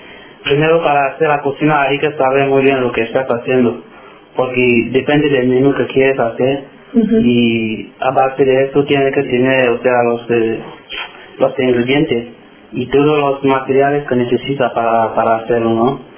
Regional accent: Cameroon; now in Spain; Vale, y soy de Camerún. Hace, bueno, ayer fue el 28 de mayo y cumplí 2 años aquí ayer.

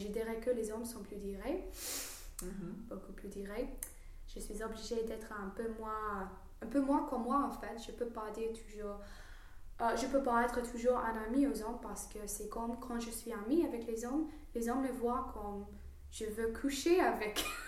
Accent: England, United Kingdom; accent: English; French is a second language; je suis fière d'avoir un accent anglais.

